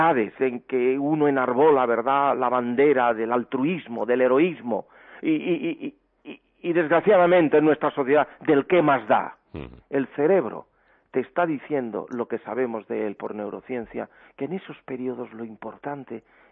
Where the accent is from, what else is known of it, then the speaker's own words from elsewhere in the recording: Spain; nuestra dignidad en el mundo como españoles